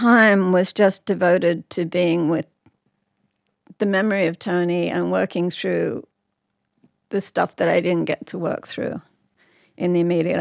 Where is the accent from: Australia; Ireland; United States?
Australia; Sydney, New South Wales; I grew up in Burwood, which is not exactly the bush.